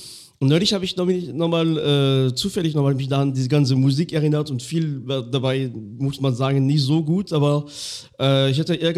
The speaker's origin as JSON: {"language": "German", "region": "Grand Est", "country": "France", "tie": "born or raised there", "said": "ich war ja neulich in Frankreich, in dem ganz kleinen Minidorf, wo ich aufgewachsen bin. Irgendwo in Lothringen, wunderschönes Dorf, aber auch weit weg von allem."}